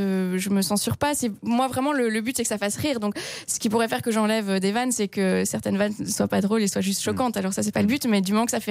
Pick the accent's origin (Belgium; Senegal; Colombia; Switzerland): Belgium